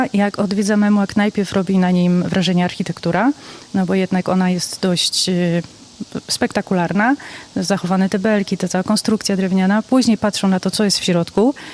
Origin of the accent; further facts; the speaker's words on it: Silesian Voivodeship, Poland; trochę jako Ślązaczka dobrze się tutaj czuję, w sumie Prusy Wschodnie.